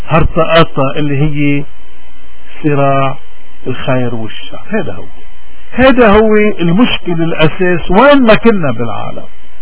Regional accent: Lebanon; نحن كمواطنين لبنانيين

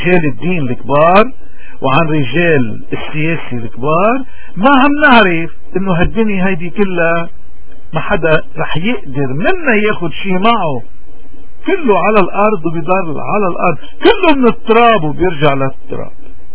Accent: Lebanon; اذا نحن اليوم شو مشكلتنا كلبنانيين؟

